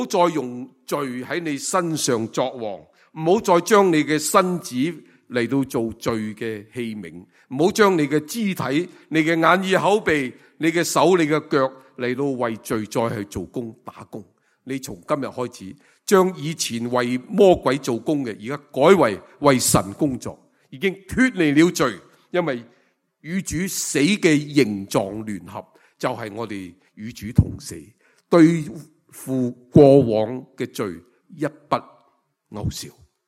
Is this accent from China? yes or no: yes; China; 其实我们中国人应该很明白，啲人搞鬼就话咪鬼搞鬼